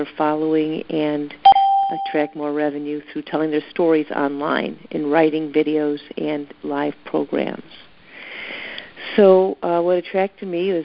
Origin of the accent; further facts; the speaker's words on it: Winnetka, Illinois, United States; from Winnetka, Illinois.